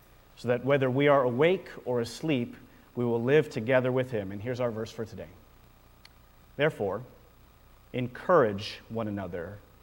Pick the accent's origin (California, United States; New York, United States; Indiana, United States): California, United States; Lakewood; But I'm born and raised in the Long Beach area in a really small city called Lakewood. It's between Cerritos and Long Beach. No one knows about Lakewood.